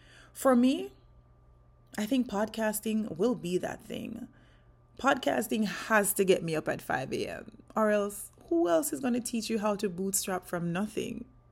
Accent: Portland, Jamaica; So, let's talk about my roots. I was raised in Portland, Jamaica, where life taught me to be resourceful, grit, and how to create something out of nothing.

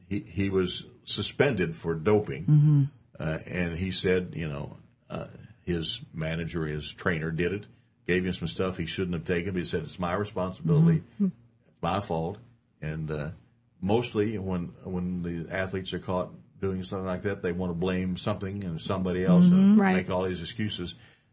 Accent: Kentucky, United States; well, you're lucky I'm not there because I'm from Kentucky, and I would make you look really bad.

